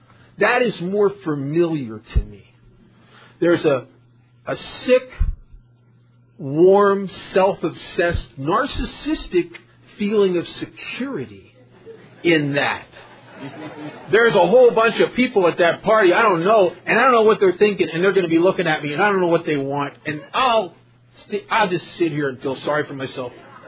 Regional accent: Las Vegas, Nevada, United States; I'm from Las Vegas

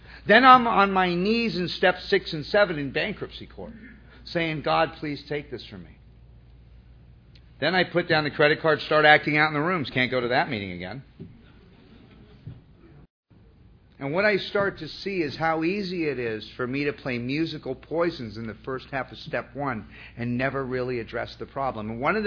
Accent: Malibu, California, United States; also born or lived in Chicago; You know, I grew up in Malibu. After I moved from Chicago, I'm in Malibu.

